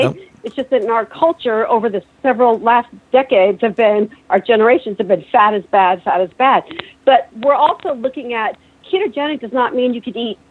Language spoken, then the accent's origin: English; Pacific Northwest, United States; Seattle salmon and Pacific Northwest, and I came from the Pacific Northwest